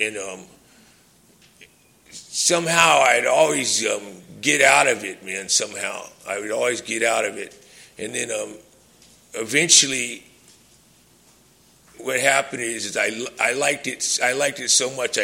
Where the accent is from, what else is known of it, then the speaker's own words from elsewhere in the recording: Hawaii, United States; for me, growing up in Hawaii, I never felt, I didn't like it that much when I first moved there when I was young because I was a white boy